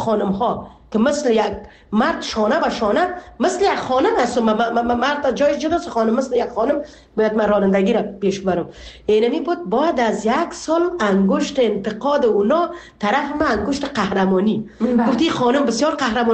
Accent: Afghanistan; now in Canada

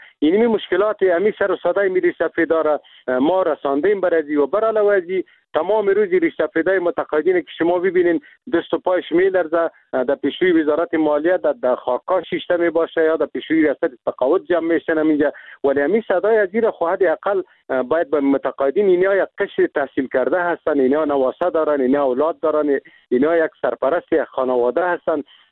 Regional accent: Afghanistan; ما خود مسلمان هستیم، ما افغان هستیم، از این ملت هستیم. یعنی می زندگی کردیم، در می تولد شدیم، به می خاک و به می وطن ما خدمت کردیم.

